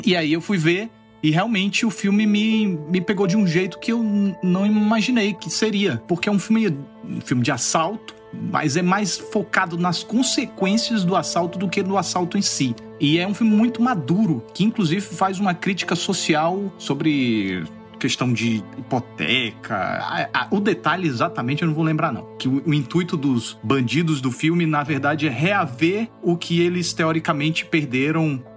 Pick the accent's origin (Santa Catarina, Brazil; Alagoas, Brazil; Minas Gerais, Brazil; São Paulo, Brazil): Alagoas, Brazil; accent: nordestino; now in Rio de Janeiro, Brazil; eu cheguei no Rio de Janeiro, vou neutralizar o meu sotaque. Eu sou de Alagoas, vou neutralizar o meu sotaque.